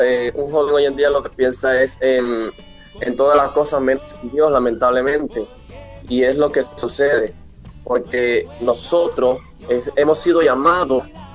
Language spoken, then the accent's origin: Spanish; Mérida, Venezuela; born there; nací en Mérida, Venezuela, nací en la ciudad de Mérida, para la gloria de Dios, soy venezolano, nato.